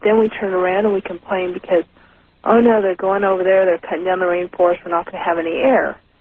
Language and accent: English; Oroville, California, United States; I'm from Oroville, California.